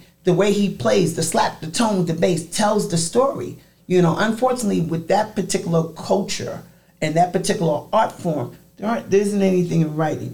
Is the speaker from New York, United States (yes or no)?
yes; Brooklyn, New York, United States; You know me, I'm from Brooklyn.